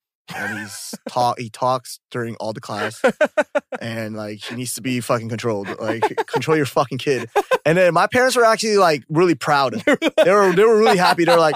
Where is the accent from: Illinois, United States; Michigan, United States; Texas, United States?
Texas, United States; Dallas; also born or lived in Korea; I'm from Dallas.